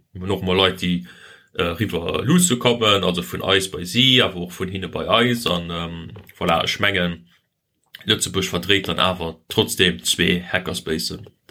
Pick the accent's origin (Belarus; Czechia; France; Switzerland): Switzerland; was für ein richtiger Eislick als Schweizer ist, halt kein Eislick.